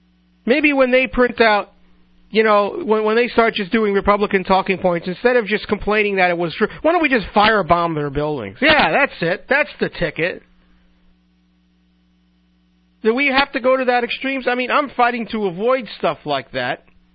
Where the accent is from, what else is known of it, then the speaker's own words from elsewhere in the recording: Brooklyn, New York, United States; I said, listen, buddy, I'm from Brooklyn. We invented cursing.